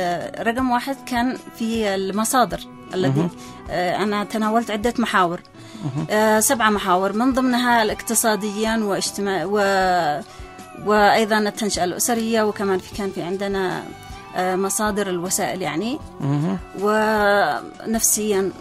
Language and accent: Arabic; Yemen; عندنا في اليمن